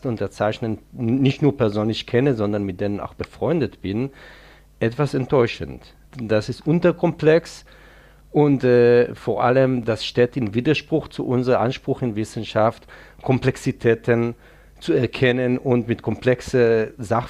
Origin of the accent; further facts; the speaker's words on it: Israel; German is a second language; ich bin Israeli, ich bin in Israel aufgewachsen, ich war auch in der israelischen Armee, das war schon vor mehr als 20 Jahren